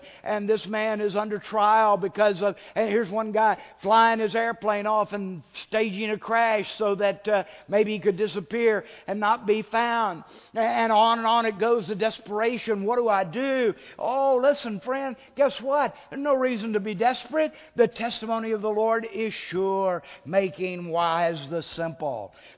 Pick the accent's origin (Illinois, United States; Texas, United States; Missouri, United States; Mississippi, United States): Texas, United States; You know, everybody knows I'm a Texan, and you can't be a Texan if you're not a good liar.